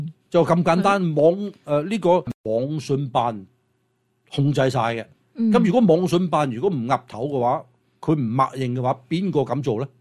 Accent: China; 这新三害呢是害死我们中国，也都害死我们中国人的

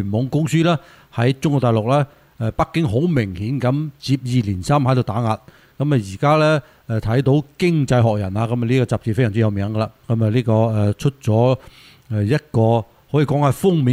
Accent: United States; 我哋美國人，

